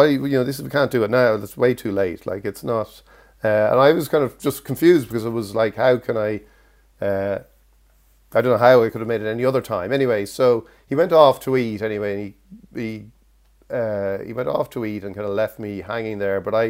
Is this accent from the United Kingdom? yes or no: no; Ireland; one of the things that, as Irish people, I think we always felt with Keane